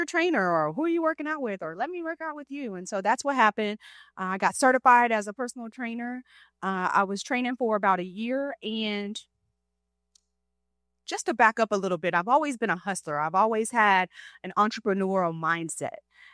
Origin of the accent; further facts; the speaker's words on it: Angleton, Texas, United States; Okay, so I'm a country girl. I grew up in Angleton, Texas. That's south.